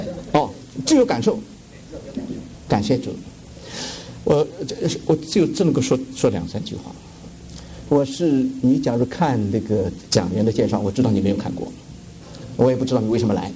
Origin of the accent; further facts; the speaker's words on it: Shanghai, China; 我们上海人叫做呛